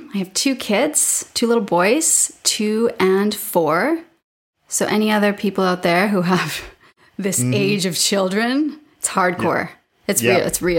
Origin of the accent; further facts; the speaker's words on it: Canada; I am from Canada. I'm actually... This is what I grew up looking at, these mountains, the Rocky Mountains.